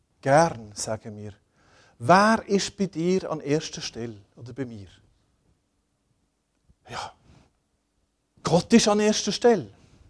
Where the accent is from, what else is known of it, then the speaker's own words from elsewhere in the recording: Switzerland; Wir sind in der Schweiz aufgewachsen.